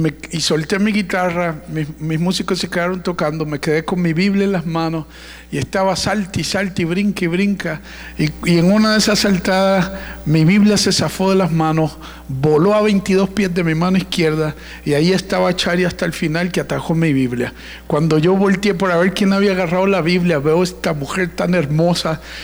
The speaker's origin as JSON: {"language": "Spanish", "country": "Puerto Rico", "tie": "born or raised there", "also_born_or_lived": "Venezuela", "said": "Yo soy venezolano, pero crecí en Puerto Rico, así que me llaman beneboricua."}